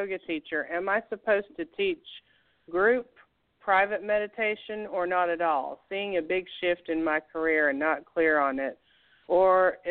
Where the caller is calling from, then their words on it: Missouri, United States; I'm sending hugs from Missouri, even though I can't get to you yet.